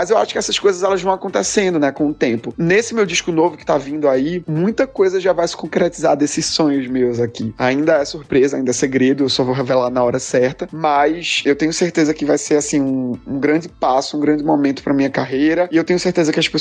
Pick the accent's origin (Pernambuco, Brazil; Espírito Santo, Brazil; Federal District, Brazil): Pernambuco, Brazil; Garanhuns; Eu vim de uma cidade do interior de Pernambuco que se chama Garanhuns